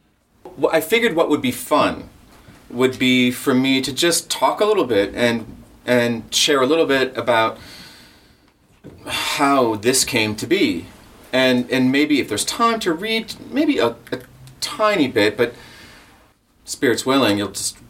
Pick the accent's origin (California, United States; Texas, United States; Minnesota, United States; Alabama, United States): Minnesota, United States; Leech Lake Reservation; I'm from Leech Lake Reservation in Minnesota, and in Ojibwe Reservation. Red Lake is just north, just up the road, 30, 35 miles. It's really close to where I'm from.